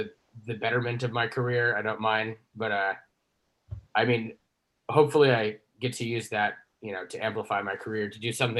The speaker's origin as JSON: {"language": "English", "region": "Texas", "country": "United States", "said": "I'm from Texas."}